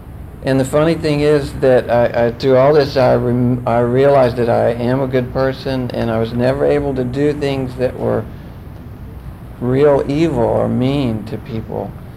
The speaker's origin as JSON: {"language": "English", "region": "Oklahoma", "country": "United States", "tie": "born or raised there", "said": "I was raised in Oklahoma, and Catholicism doesn't predominate, but another brand of Christianity does, and it was equally guilt and shame producing."}